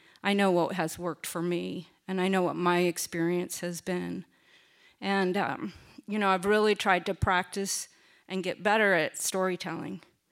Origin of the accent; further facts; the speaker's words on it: Seattle, Washington, United States; I grew up in Seattle, born and raised Seattleite.